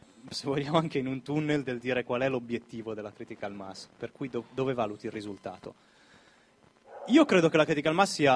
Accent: Milan, Lombardy, Italy; Io ho vissuto a Milano, ai tempi ero un po' più giovane, diciamo 25 anni, nato, vissuto sempre a Milano

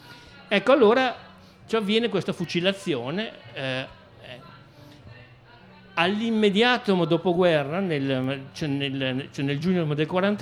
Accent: Trapani, Sicily, Italy; anch'io sono di Trapani come il presidente della mia associazione

